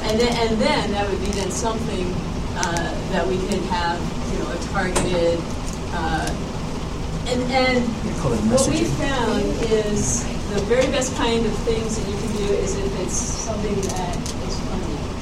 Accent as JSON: {"language": "English", "region": "California", "country": "United States", "said": "I'm from California, and when we had our governor election"}